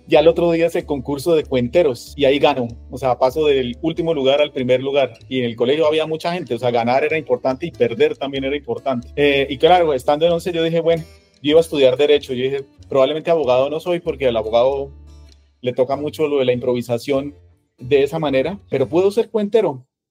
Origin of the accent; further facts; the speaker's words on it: Bucaramanga, Santander, Colombia; yo soy de Bucaramanga.